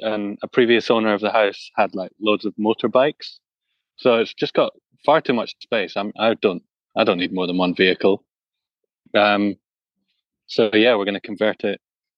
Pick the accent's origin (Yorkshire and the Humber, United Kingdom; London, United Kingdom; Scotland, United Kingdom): Scotland, United Kingdom; Glasgow; I'm from Glasgow, kind of grew up playing around Glasgow. I'm a drummer.